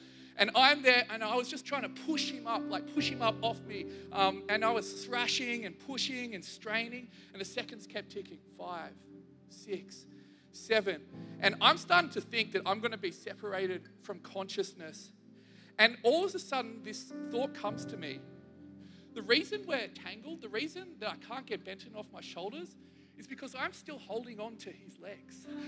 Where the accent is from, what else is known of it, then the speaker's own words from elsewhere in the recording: Canberra, Australian Capital Territory, Australia; I grew up in Canberra, and I'm one of those rare units who the capital has always been my home. It's always been where I grow up.